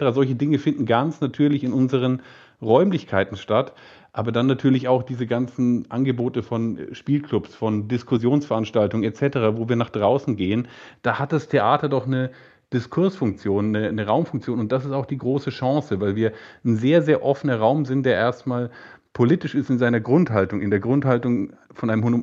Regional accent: West Germany, Germany; born there; was ich als gebürtiger Wessi erst nicht wahrgenommen habe

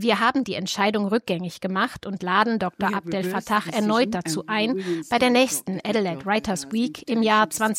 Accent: Palestine; Egal, was wir hier als Palästinenser durchmachen

